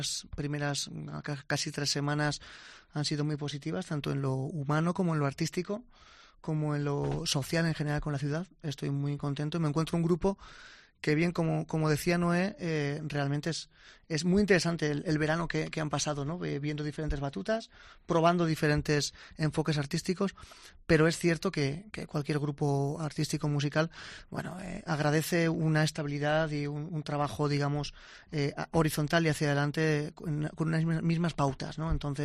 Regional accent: Campo de Criptana, Castilla-La Mancha, Spain; soy manchego de lo que es el centro de La Mancha, Campo de Criptana, provincia de Ciudad Real, y bueno, mi formación y en mi vida en general se ha centrado en La Mancha, también en Andalucía

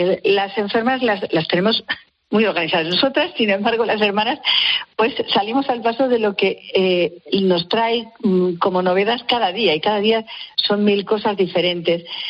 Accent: Logroño, La Rioja, Spain; Yo soy de Logroño

